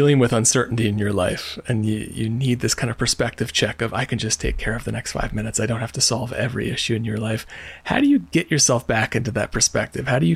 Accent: East Coast, United States; I grew up on the East Coast.

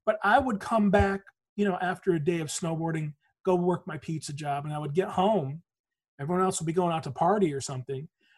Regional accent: Michigan, United States; you know, I'm from Michigan, man. You know, I never had a bank account when I was there.

